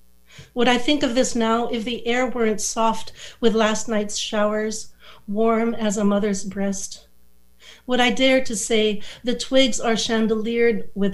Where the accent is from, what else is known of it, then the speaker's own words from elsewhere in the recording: Manila, Metro Manila, Philippines; I grew up in Manila, a very, very warm, humid place.